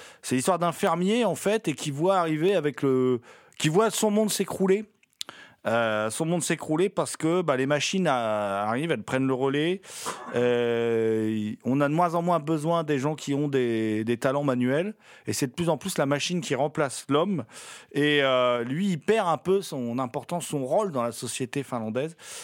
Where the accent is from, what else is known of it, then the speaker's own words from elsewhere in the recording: France; On est français, on sait de quoi on parle.